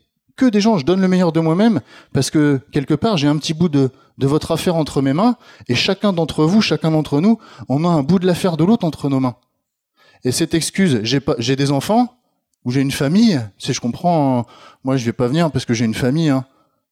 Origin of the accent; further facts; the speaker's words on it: Normandy, France; un peu comme chez nous en Normandie